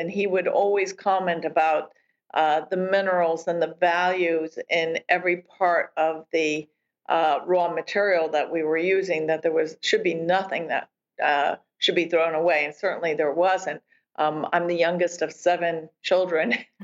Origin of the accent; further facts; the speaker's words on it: New Jersey, United States; I grew up in New Jersey, and my father was also a food scientist working for General Foods